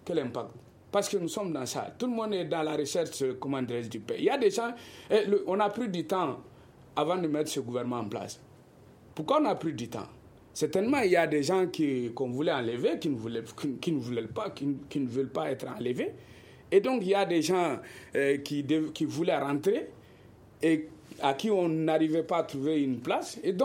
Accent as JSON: {"language": "French", "country": "Mali", "said": "je suis malien"}